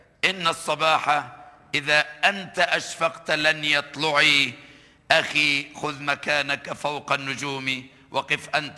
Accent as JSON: {"language": "Arabic", "country": "Egypt", "said": "على هذه الصورة التي رأيتها في بلدي مصر قبل الثورة."}